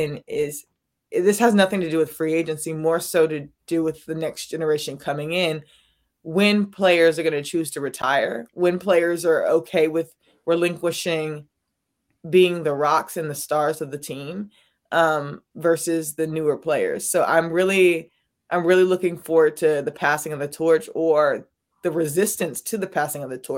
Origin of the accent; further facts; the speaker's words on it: Raleigh, North Carolina, United States; I'm from Raleigh.